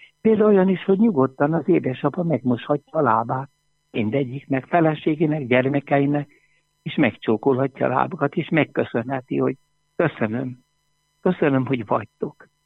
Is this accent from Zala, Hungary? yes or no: no; Sióagárd, Tolna, Hungary; Egyszerű paraszt családból származunk, Sió Agárd, Szekszárd melletti kis falu.